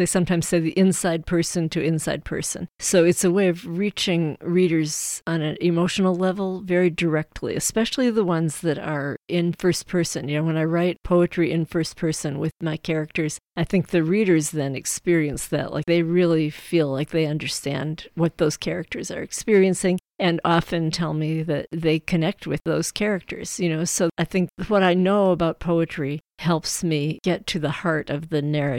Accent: Massachusetts, United States; also born or lived in South Dakota / Alaska; I was born in South Dakota and lived there most of my early childhood. Then Massachusetts was my teenage years. And after that, I lived a lot of different places.

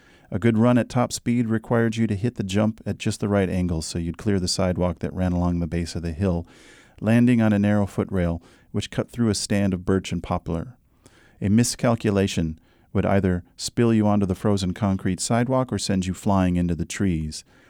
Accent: Duluth, Minnesota, United States; Where I grew up in Duluth, as soon as it snowed, we all ran outside and grabbed our sleds, and we would go to a place called Grass Hill.

